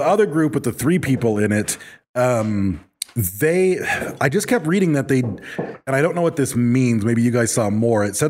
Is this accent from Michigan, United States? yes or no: yes; Michigan, United States; I mean, growing up in Michigan, there would be those times where a big snow would fall